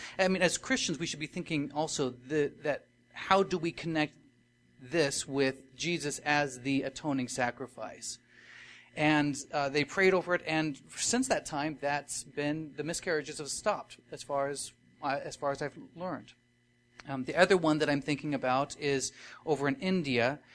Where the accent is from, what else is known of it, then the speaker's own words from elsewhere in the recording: Ecuador; I grew up in Ecuador